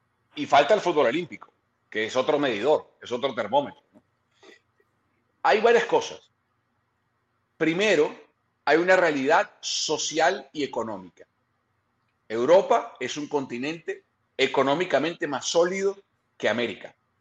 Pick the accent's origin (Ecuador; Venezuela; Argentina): Venezuela; los tres somos americanos. Carlos es mexicano, Pedro y yo somos venezolanos.